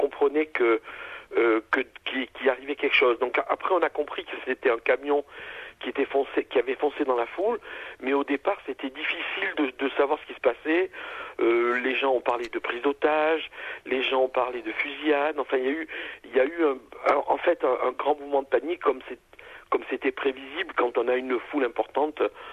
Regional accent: Nice, Provence-Alpes-Côte d'Azur, France; Oui, je suis de Nice, donc j'ai passé toute mon enfance.

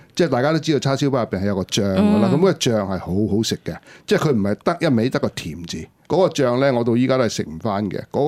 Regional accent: Shanghai, China; 嗱上海咧，嗱咁因为我上海人啦，比较或者可以熟悉少少啦。

